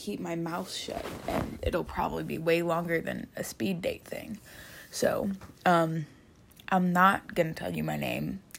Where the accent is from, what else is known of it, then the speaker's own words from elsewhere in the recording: the South, United States; I am a country gal. I'm from the South. I'm not really that country, and I honestly hate it here.